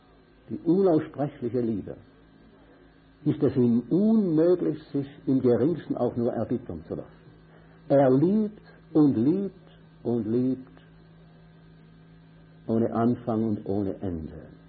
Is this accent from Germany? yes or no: no; Switzerland; Und wir, wie sagt man, wir Viehhirten als Schweizer, auch.